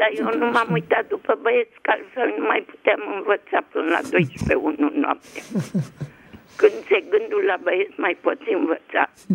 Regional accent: Ploiești, Prahova, Romania; Păi eu sunt din Ploiești și tu ești din București.

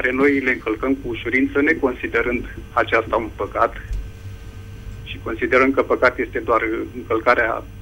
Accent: Teleorman, Romania; din Telorman

